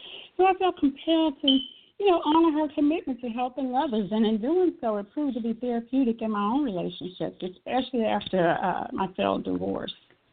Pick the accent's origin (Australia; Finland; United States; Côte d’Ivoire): United States; Houston, Texas; I was born in Houston, Texas, raised in the Fifth Ward area, lived in Clinton Manor Apartments, also known as Coke Street Apartments, early on, up until grade school age.